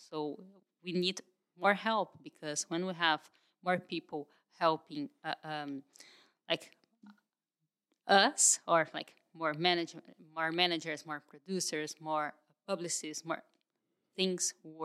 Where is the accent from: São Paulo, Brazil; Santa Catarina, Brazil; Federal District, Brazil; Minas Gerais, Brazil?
São Paulo, Brazil; I lived in Brazil in the 70s in Campinas, and I was, Campinas is near my hometown. I have family in Campinas.